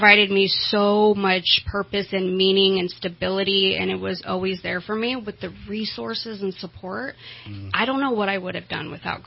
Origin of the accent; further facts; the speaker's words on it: California, United States; Well, I was born and raised in Siskiyou County, way up north in the woods, and I have a large family.